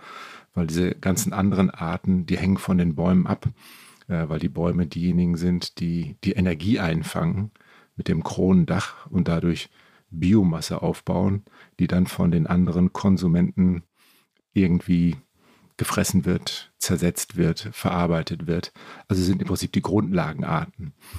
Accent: North Rhine-Westphalia, Germany; Ich bin selber Westfale, Münsterländer

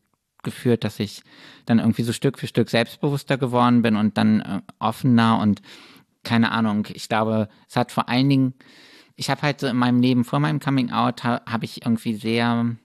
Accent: Würzburg, Bavaria, Germany; now in Berlin, Germany

